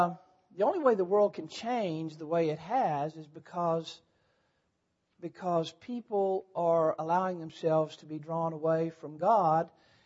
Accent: New Mexico, United States; I was a little kid growing up in New Mexico, a little town in the mountains of New Mexico

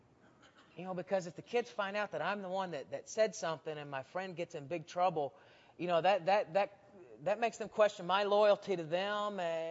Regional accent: Huntsville, Alabama, United States; At West Huntsville, where I grew up in Alabama, we have a stage.

